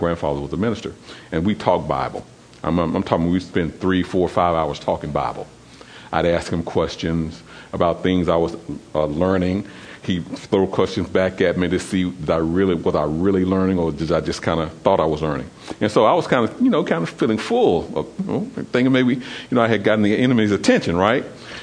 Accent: Tennessee, United States; There were some family members of ours who had driven to Nashville, and I'm from Tennessee, who had driven to Nashville

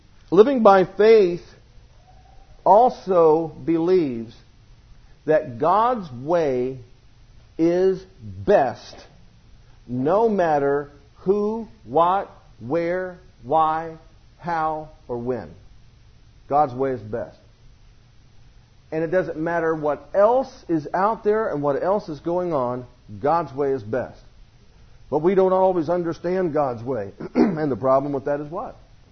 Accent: United States; now in Australia; I'm here in Australia. I'm from the United States.

